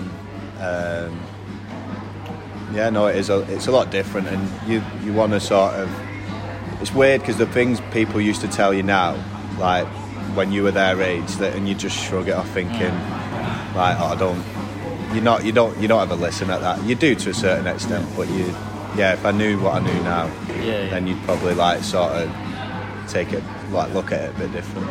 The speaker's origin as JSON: {"language": "English", "town": "Manchester", "region": "North West England", "country": "United Kingdom", "said": "so I'm from Manchester originally."}